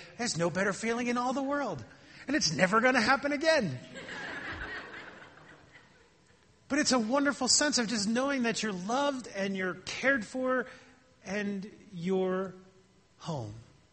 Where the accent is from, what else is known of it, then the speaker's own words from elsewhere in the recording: New Jersey, United States; if I were in my hometown in New Jersey, and they saw those two things on the slide growing up in my hometown